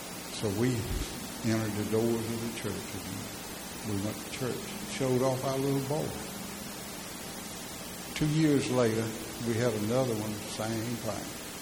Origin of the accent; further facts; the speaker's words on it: Thomasville, Alabama, United States; I'm from Thomasville, Alabama.